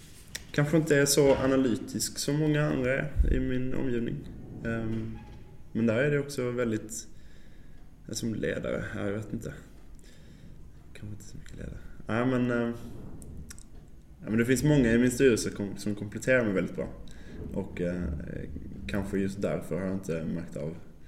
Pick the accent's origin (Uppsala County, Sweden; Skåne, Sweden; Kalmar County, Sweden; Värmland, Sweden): Skåne, Sweden; Malmö; now in Stockholm, Sweden; jag flyttade upp från Malmö och kände inte en enda människa i Stockholm. Hade skaffat en lägenhet här.